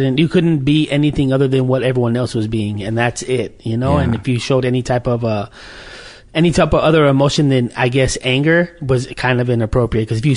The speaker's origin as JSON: {"language": "English", "region": "California", "country": "United States", "tie": "born or raised there", "said": "I'm 32 years old. Yeah, I grew up in San Fernando Valley. Was like the only white kid in my neighborhood."}